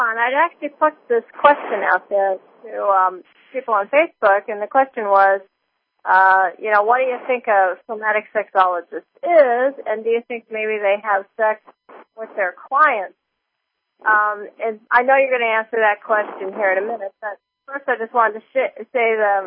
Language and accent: English; Oregon, United States; I grew up in Oregon, and now every time I come up here, it is just blazing hot.